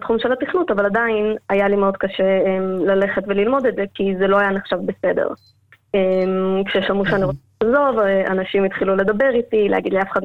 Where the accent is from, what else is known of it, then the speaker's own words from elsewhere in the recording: Kfar Chabad, Central District, Israel; אז ככה, אני גדלתי בכפר חבד, כמו כולם הייתי אמורה ללמוד בסמינר ולהיות מורה.